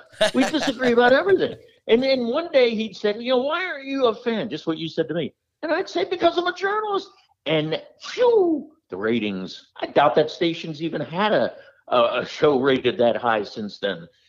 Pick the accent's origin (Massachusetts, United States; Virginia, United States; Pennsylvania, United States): Pennsylvania, United States; Pittsburgh; I grew up in Pittsburgh.